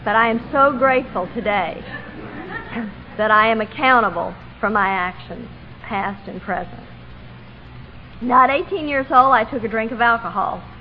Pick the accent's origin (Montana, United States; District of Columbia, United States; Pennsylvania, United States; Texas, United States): Texas, United States; accent: Southern; Now, I am born and raised in Texas. I am a Southern girl, in case you missed the accent.